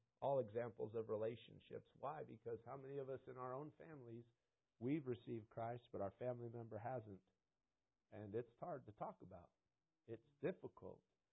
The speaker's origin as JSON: {"language": "English", "region": "Washington", "country": "United States", "tie": "born or raised there", "said": "I grew up in Eastern Washington. You have to make that clear with people when you're from Washington. You just have to make that clear. I'm from Washington. Well, first, of Washington State, okay, not Washington, D.C."}